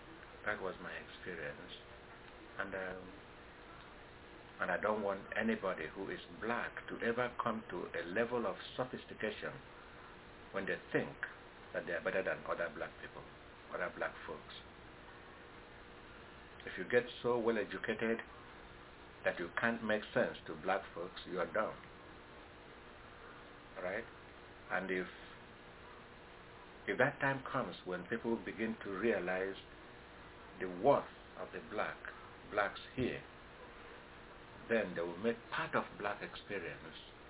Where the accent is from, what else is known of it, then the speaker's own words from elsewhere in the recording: Nigeria; now in United States; because I'm from Nigeria, I am superior to other